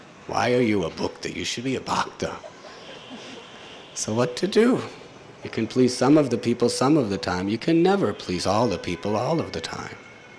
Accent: United States; born there; I was born in America and I lived there in 1972, and all of you from India have never been there.

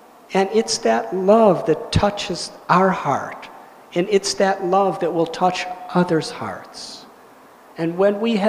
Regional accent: United States; I'm from America. I grew up as a teenager in the 1960s, along with my dear friend Gary.

